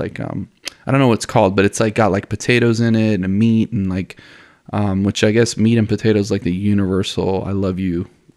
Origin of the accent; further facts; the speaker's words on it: Miami, Florida, United States; so my family's from Honduras. I grew up in Miami.